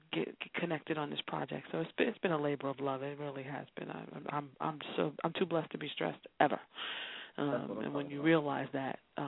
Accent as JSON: {"language": "English", "town": "San Bernardino", "region": "California", "country": "United States", "lives_now": "New York, United States", "said": "Yes, I'm from San Bernardino."}